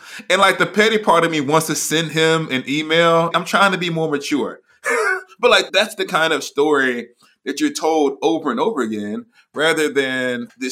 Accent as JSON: {"language": "English", "town": "Huntsville", "region": "Alabama", "country": "United States", "tie": "born or raised there", "said": "I was actually a young Black kid growing up in Huntsville, Alabama, with people who were all around me."}